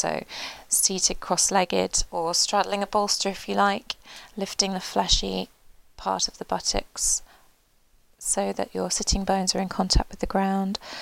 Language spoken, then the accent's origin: English; United Kingdom; certainly as British people, told how we need to be humble